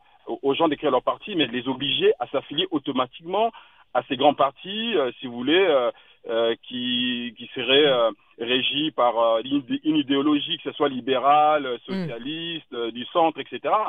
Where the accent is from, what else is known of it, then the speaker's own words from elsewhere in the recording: DR Congo; Moi, je suis originaire du Congo. En RDC, on a au moins 600 partis politiques.